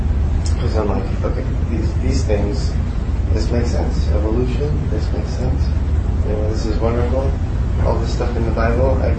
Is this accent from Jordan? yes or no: no; Mexico; My mom's very huge Catholic woman, I'm from Mexico.